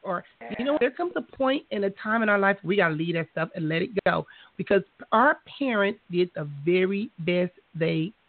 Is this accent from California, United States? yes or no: yes; Compton, California, United States; me watching a lot of dysfunction growing up in Compton and seeing families and things of that nature